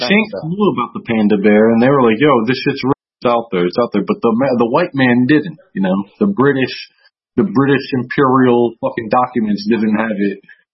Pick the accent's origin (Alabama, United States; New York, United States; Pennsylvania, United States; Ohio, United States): Pennsylvania, United States; I was raised in Pennsylvania